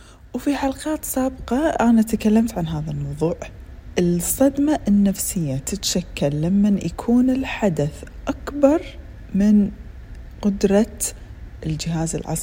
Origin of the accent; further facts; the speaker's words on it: Kuwait; طبعا عندنا في الكويت تاريخ 26/2 يشكل ذكرى العيد أو عيد التحرير